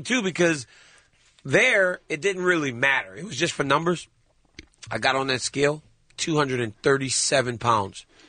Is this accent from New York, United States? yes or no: no; Louisiana, United States; I'm from Louisiana, man. Like, my whole life, they've given me rice.